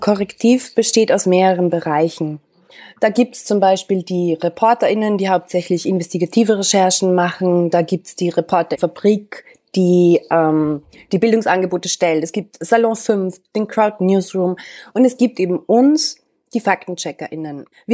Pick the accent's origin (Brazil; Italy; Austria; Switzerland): Austria; now in Berlin, Germany; Ich bin Österreicherin. Ich war bis vor ziemlich genau in einem Jahr eigentlich war ich noch in Österreich. Ich habe in Wien gearbeitet als Innenpolitikjournalistin für eine große Tageszeitung, die heißt Der Standard.